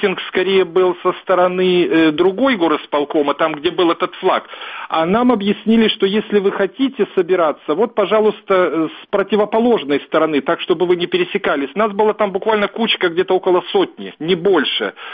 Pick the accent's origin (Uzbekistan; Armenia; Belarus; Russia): Belarus; moved away as an adult; now in Ukraine; Я, собственно, белорус. Я до 25 лет учился в Белоруссии, работал в Белоруссии, женился в Белоруссии. У меня белорусская жена, у меня оба сына белорусы.